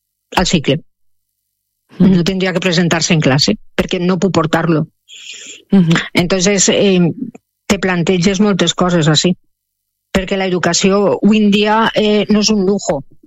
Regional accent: Pego, Valencian Community, Spain; xiques del meu poble, jo sóc de Pego, del meu poble també

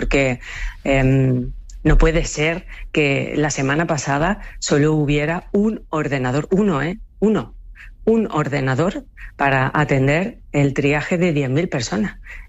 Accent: Ceuta, Spain; Los que somos de Ceuta conocemos evidentemente a nuestros vecinos porque al final es una ciudad pequeña y todos nos conocemos

